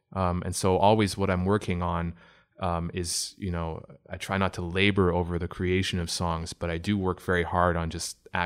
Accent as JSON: {"language": "English", "town": "Oshawa", "region": "Ontario", "country": "Canada", "tie": "born or raised there", "said": "And I'm here at FMO because I come from the area. I'm from Oshawa. I grew up in Oshawa originally, and then I started my career in Toronto."}